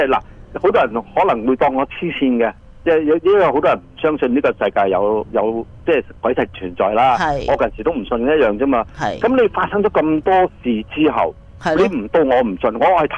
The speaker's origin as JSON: {"language": "Cantonese", "country": "China", "said": "叫我哋叫用翻我哋中国人嗰啲"}